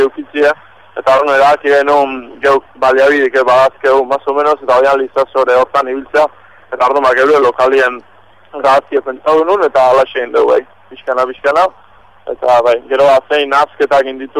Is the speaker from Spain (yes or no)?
yes; Azpeitia, Basque Country, Spain; hiru geha Azpeiti harrak